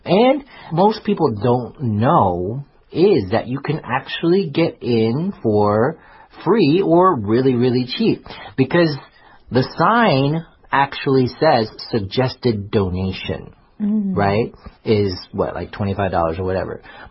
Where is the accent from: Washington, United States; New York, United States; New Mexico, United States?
New York, United States; New York City; You know, I, as I said, I grew up in Staten Island, and I used to work in Manhattan